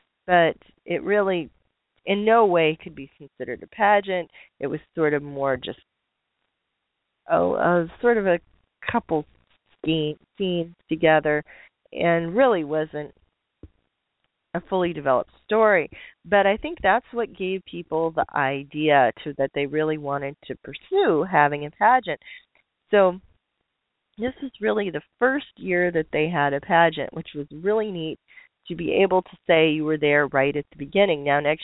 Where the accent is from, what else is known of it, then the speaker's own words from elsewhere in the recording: Vinton, Iowa, United States; I'm from Vinton, Iowa. I'm actually coming to you from my house, but that isn't overly far from Vinton.